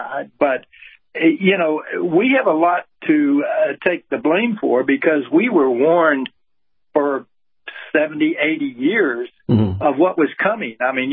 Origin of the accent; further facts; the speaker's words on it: Florida, United States; You've got my congressman, where I grew up here in Lake County, Florida, Sid Herlong